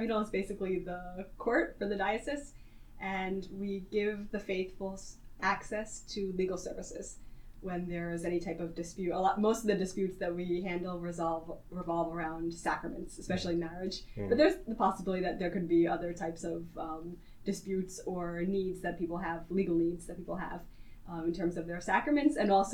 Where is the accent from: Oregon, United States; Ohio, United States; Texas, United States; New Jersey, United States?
New Jersey, United States; Piscataway; I'm actually from Central New Jersey. I know here they consider it North Jersey, but I'm from Piscataway.